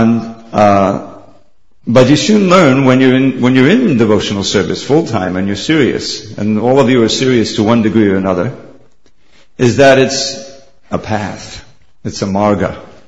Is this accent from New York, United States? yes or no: yes; New York, United States; Completely identified myself as a American male living in Long Island, doing whatever, doing all this stuff.